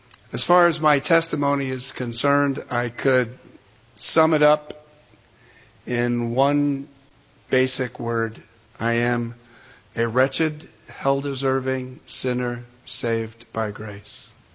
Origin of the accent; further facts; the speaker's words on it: Paterson, New Jersey, United States; born there; So I was born in 1948 in Paterson, New Jersey. Now, for those of you that are good in math, that means I'm 71 years old. And I was raised in a liberal Methodist home.